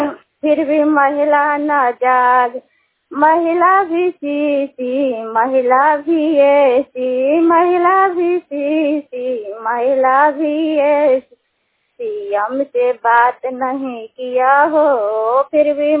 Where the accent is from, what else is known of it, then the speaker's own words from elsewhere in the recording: Kaldhar Saraiya, Bihar, India; कलधर सरैया की निवासी हूँ, पोस्ट दमोदरपुर, थाना नगर नौसा, जिला नालंदा